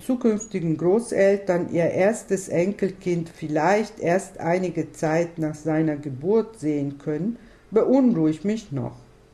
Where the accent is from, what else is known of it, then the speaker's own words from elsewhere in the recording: Italy; German is a second language; moved away as an adult; now in Freiburg, Germany; Als Italienerin, die seit fast 7 Jahren in Freiburg wohnt und arbeitet